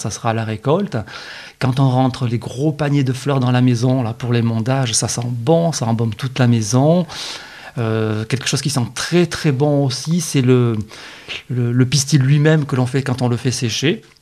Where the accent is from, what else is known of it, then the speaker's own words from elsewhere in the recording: Nice, Provence-Alpes-Côte d'Azur, France; je suis niçois. Donc je suis tombé dans le safran avec la bouillabaisse, avec la soupe de poisson